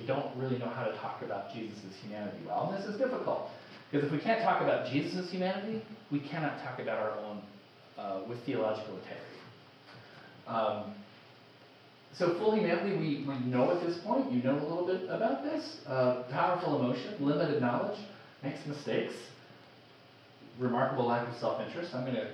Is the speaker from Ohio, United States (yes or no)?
no; Texas, United States; I grew up in Texas